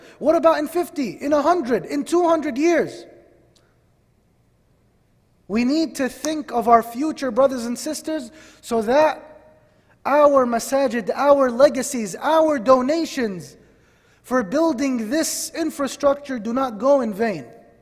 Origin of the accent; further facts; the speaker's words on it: Northeast, United States; and I come from the Northeast, and I don't know what's going on, but I know in the state that I came from